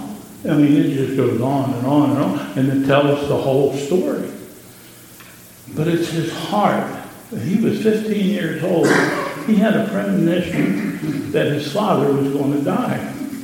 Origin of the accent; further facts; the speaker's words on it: Pennsylvania, United States; now I'm from Pennsylvania